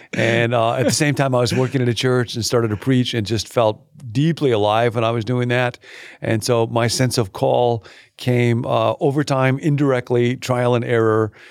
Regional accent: Rockford, Illinois, United States; So it was a, I think relatively typical childhood, and I enjoyed growing up in Rockford a ton.

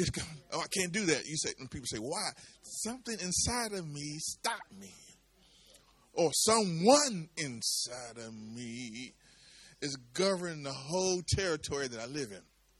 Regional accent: Mississippi, United States; That being, I'm from Mississippi.

